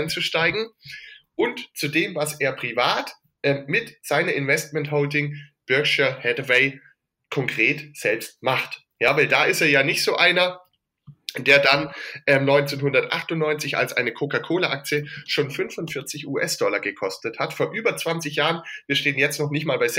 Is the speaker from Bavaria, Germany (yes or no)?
no; Baden-Württemberg, Germany; denn ich komme ja aus dem Schwabenland